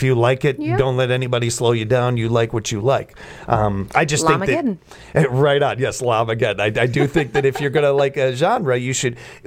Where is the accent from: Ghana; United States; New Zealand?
United States; Illinois; I know that as a kid growing up in Illinois, WGN had Bozo the Clown show on.